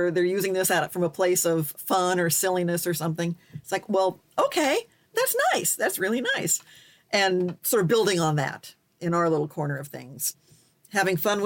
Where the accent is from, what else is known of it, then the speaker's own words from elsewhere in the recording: Wisconsin, United States; born there; I was born in Wisconsin.